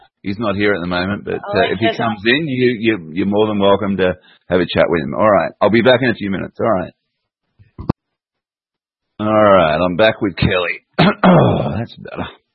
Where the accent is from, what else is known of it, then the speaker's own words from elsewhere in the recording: England, United Kingdom; moved away; you wouldn't tell that I'm from England and I came out in 1975. I'm a Brit.